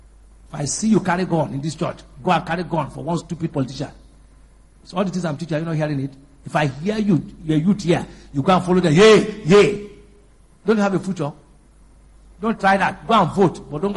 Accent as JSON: {"language": "English", "town": "Bonny", "region": "Rivers", "country": "Nigeria", "tie": "born there", "said": "I was born in Bonny."}